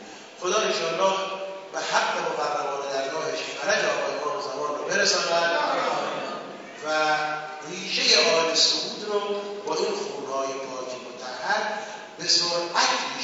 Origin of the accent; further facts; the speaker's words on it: Afghanistan; گفتم من افغانی هستم.